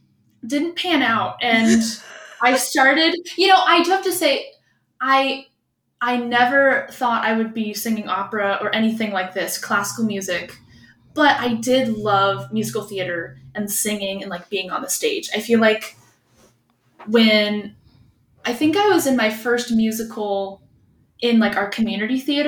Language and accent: English; Winter Haven, Florida, United States; I am a Florida girl. I was born in Winter Haven, which some beautiful people, town.